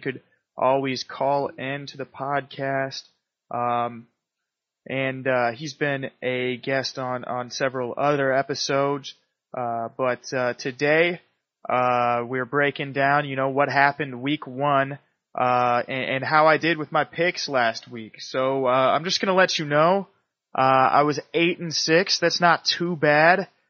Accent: Kansas City, Missouri, United States; I called that one with my hometown Chiefs

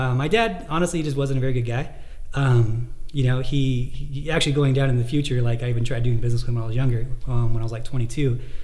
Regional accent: California, United States; I am from California.

